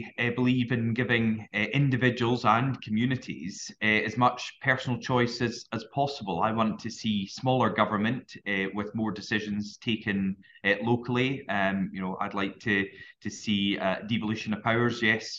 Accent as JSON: {"language": "English", "region": "Scotland", "country": "United Kingdom", "tie": "born or raised there", "said": "I personally think it's quite good that someone who was born and brought up in Moray, who started his refereeing career, as I say, in the local welfare matches and schools football around Moray"}